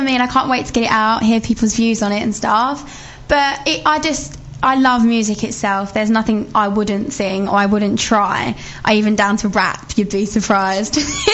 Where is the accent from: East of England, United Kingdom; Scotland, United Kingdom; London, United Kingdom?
East of England, United Kingdom; Brentwood; Yeah, I'm from Brentwood.